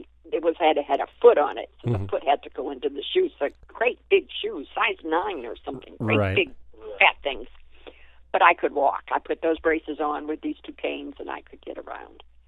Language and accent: English; United States; accent: Yankee; Again, maybe it's my Yankee accent. I don't know.